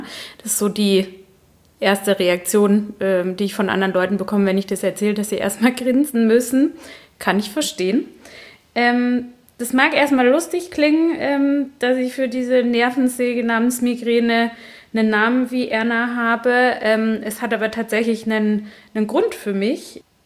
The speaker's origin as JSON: {"language": "German", "region": "Baden-Württemberg", "country": "Germany", "accent": "Baden dialect", "said": "ich komme aus Baden und da hat man einen ziemlich starken Dialekt, wenn man ihn denn spricht."}